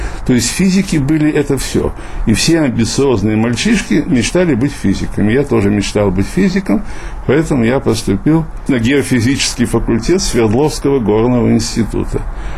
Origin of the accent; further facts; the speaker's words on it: Babruysk, Mogilev Region, Belarus; born there; accent: Babruysk; Я родился в Бобруйске. Это такой небольшой городок Могилевской области в Белоруссии. Считается и белорусской Одессой, потому что там было всегда обилие евреев